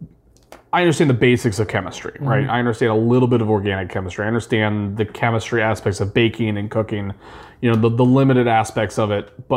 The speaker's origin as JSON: {"language": "English", "region": "Midwest", "country": "United States", "said": "I am from the Midwest. I am an American, and I would like to eat real steak."}